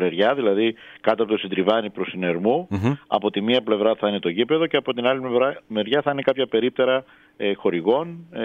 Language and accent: Greek; Eastern Macedonia and Thrace, Greece; Από τη Θράκη που είναι η πατρίδα μου μέχρι κάτω στην Κρήτη.